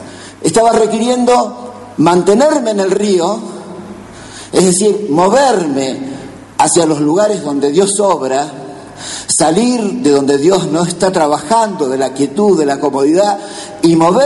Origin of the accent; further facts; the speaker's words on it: Patagonia, Argentina; yo soy patagónico también